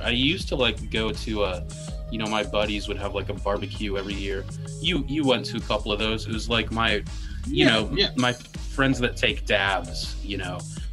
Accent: United States; Yeah, I'm an American.

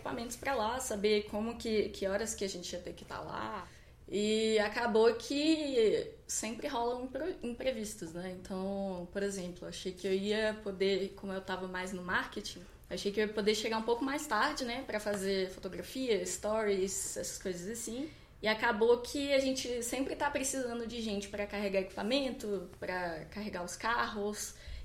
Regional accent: Minas Gerais, Brazil; now in Brasília, Brazil; eu tenho 24 anos, eu pensei muito pra falar. Eu sou de Minas Gerais

